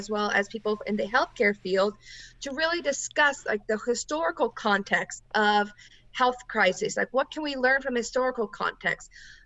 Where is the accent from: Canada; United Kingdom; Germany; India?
Germany; now in United States; well, from my personal background, I come from Germany. This isn't a question in Germany.